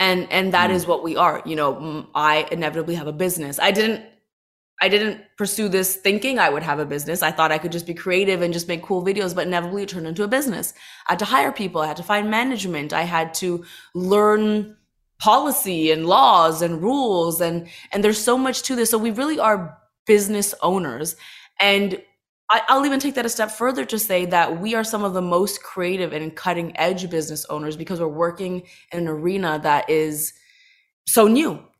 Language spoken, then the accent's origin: English; Toronto, Ontario, Canada; now in Los Angeles, United States; growing up in Toronto, being an Indian girl